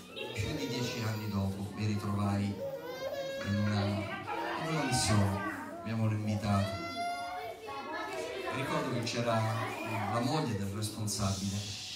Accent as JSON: {"language": "Italian", "town": "Catania", "region": "Sicily", "country": "Italy", "also_born_or_lived": "Palermo", "said": "Io ho vissuto a Palermo per... sono di Catania, ho vissuto a Palermo per circa 8 anni"}